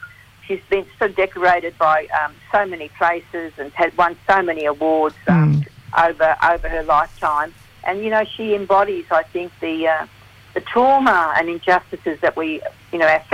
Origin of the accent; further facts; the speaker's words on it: Northern Territory/Queensland border, Australia; I'm Aliara. Our country crosses sits astride the Northern Territory, Western Queensland border. So we've got mob on both sides of that border